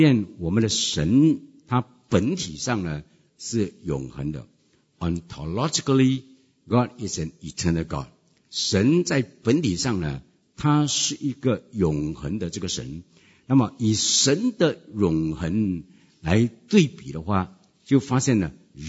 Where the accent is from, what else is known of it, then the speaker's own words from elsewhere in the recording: Fujian, China; 我记得我的祖母啊，我们是福建人